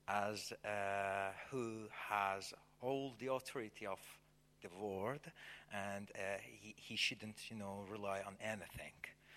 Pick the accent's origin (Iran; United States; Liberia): Iran; I'm from Iran, Middle East, and I just 3 years ago became a believer, not like you from the childhood growing in the church. I had a background from Muslim.